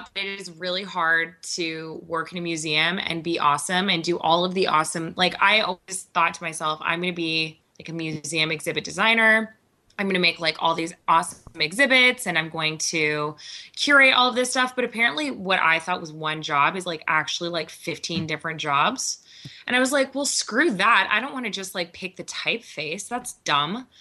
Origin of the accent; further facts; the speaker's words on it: Virginia, United States; I was born in Virginia about, I want to say like a short distance away from Williamsburg. So I grew up going to Williamsburg